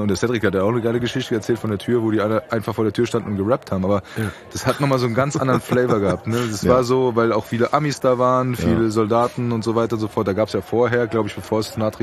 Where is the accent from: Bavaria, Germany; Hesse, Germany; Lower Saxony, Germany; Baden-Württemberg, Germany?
Hesse, Germany; Frankfurt; wir sind ja Frankfurter